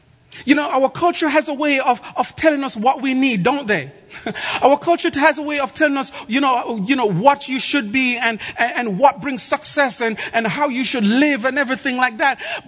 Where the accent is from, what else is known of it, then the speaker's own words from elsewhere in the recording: Jamaica; Now, I'm from Jamaica, and if you know anything about our culture